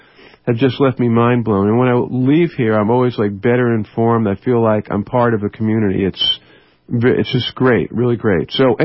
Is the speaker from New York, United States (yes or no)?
yes; New York, United States; born there; I was born in New York.